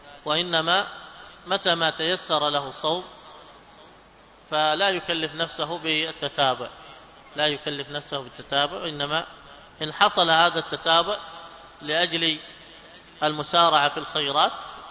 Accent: Yemen; وزكاة الفضة قد يكون هنا عندنا في اليمن ليس لها قيمة محددة

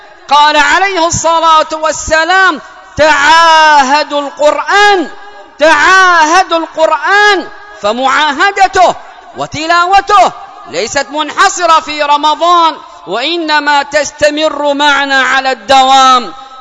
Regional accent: Yemen; اللهم احفظ بلادنا اليمن

